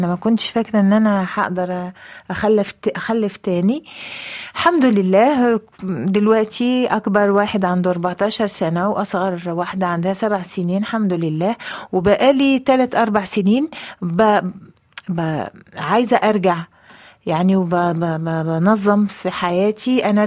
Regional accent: Algeria; انا قلت لا معلش، اصل احنا عندنا في الجزائر بنقول كل عطله فيها خير

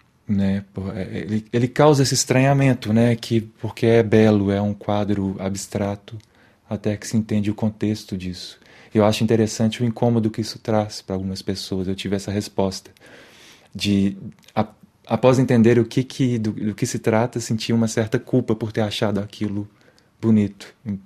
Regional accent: Belo Horizonte, Minas Gerais, Brazil; E a gente, como mineiros, eu acho que a gente vê essa lama invisível sempre, né, de alguma forma. A gente vê os impactos indiretos da mineração. E olha que eu cresci na capital

